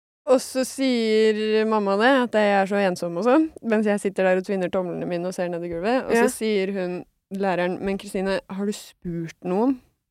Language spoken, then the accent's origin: Norwegian; Hamar, Innlandet, Norway; born or raised there; also born or lived in Haugesund / Oslo